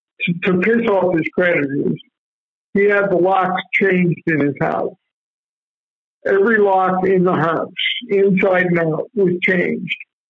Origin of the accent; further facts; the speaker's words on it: United States; And, you know, Americans being American, we ignore that shit.